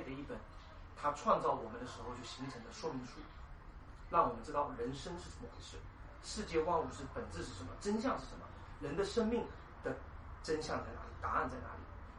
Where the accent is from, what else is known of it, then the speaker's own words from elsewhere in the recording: China; 黑人白人，古代人土著人和我们中国人，都有对天这个